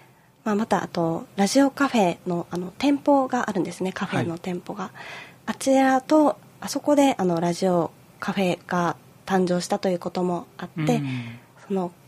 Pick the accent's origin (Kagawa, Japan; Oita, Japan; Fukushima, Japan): Oita, Japan; now in Kyoto, Japan; 出身はあの九州の大分県です。